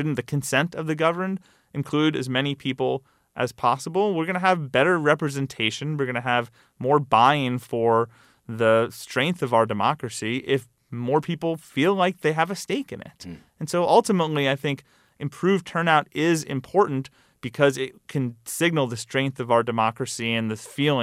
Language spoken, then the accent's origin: English; Kentucky, United States; responding to Senator McConnell, my home state senator